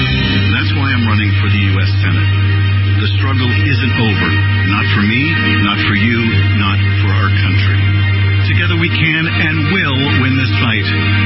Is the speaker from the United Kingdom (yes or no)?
no; California, United States; now in Los Angeles, United States; Growing up in the Bay Area, my parents taught me that public service was a noble calling. That belief brought me to Los Angeles